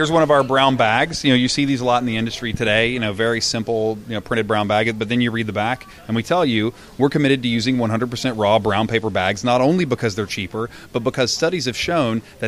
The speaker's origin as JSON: {"language": "English", "region": "West Virginia", "country": "United States", "tie": "born or raised there", "said": "I feel like Alabama or Mississippi or my home state of West Virginia is probably up there."}